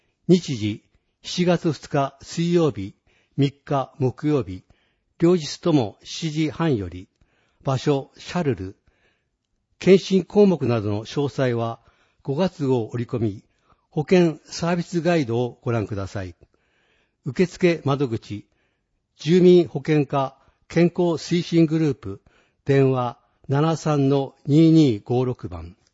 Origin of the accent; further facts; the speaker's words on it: Hokkaido, Japan; 生まれ育った北海道で保健医療に関わりたいという思いから保健師を目指しました。